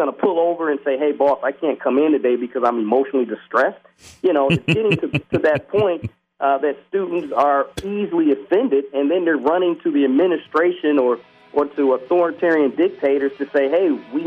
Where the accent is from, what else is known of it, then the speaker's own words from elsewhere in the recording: Detroit, Michigan, United States; I grew up in Detroit.